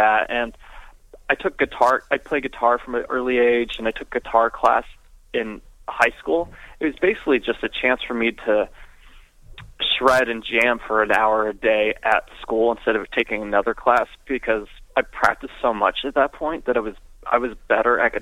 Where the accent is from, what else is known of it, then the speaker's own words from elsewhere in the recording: Canoga Park, California, United States; Anyway, so I'm originally from Canoga Park, California, in the valley.